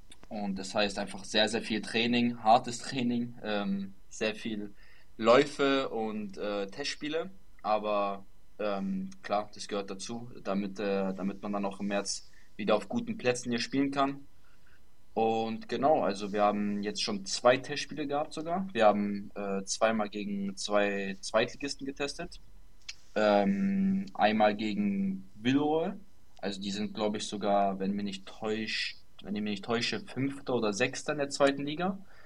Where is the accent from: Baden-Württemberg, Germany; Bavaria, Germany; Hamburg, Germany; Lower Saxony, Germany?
Bavaria, Germany; Unterföhring; moved away as an adult; also born or lived in Munich; now in Denmark; ich bin 22 Jahre alt, ich komme gebürtig aus Deutschland, ich bin gebürtiger Münchner, genau in Unterföhring bin ich groß geworden, in Bayern und genau, aktuell wohne ich in Dänemark